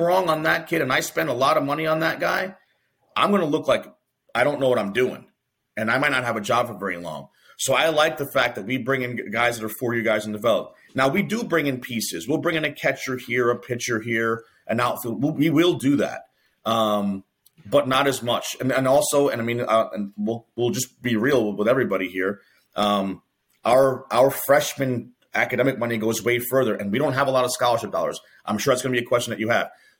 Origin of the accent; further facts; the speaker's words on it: New York City, New York, United States; I'm a small town guy now, but I grew up in Queens, New York.